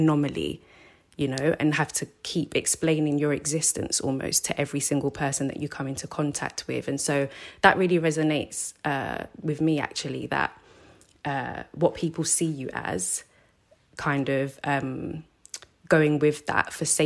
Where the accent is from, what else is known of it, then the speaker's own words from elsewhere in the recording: London, United Kingdom; I grew up in South London.